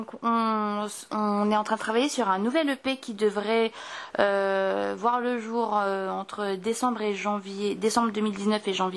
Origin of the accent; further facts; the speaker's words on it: Lyon, Auvergne-Rhône-Alpes, France; parce que je viens de Lyon, Jérémy est breton, mais moi pas du tout.